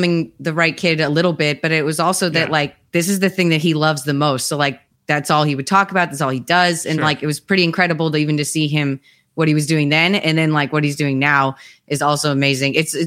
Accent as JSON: {"language": "English", "town": "St. Louis", "region": "Missouri", "country": "United States", "said": "I'm from St. Louis and I like St. Louis style pizza."}